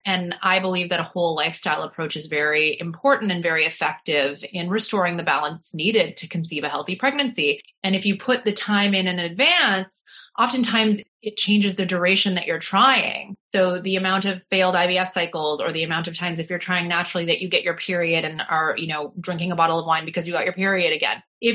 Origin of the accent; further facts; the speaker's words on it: Canada; I had seen doctors growing up in Canada